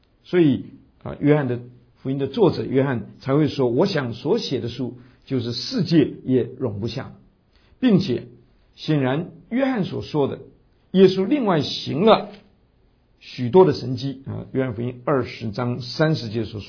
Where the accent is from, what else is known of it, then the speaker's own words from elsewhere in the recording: China; 特别像我们中国人用儿子的这个子的意思的时候